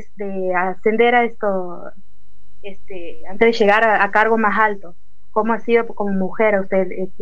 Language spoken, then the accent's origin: Spanish; Campo Gallo, Santiago del Estero, Argentina; Soy de Campo Gallo, que está al norte de Santiago del Este, de un pequeño pueblo.